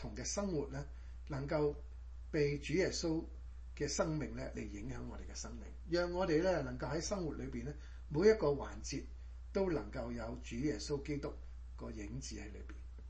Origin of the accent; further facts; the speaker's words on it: China; 我们中国人呢，好像以前我们都有跟师傅